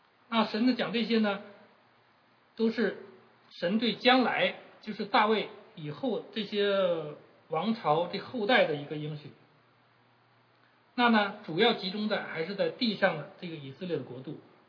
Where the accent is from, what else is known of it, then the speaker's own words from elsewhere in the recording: China; 那我们中国人的观念呢，最小的儿子是最受宠爱的，是父母最疼爱的孩子